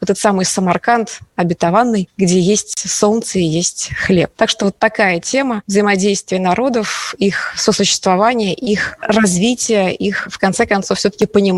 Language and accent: Russian; Kazan, Tatarstan, Russia; Я выросла в Казани, в том городе, где живут уже почти 500 лет. Разные народы, прежде всего русские, татары, но когда-то это были и немцы, также это и другие народы Поволжья.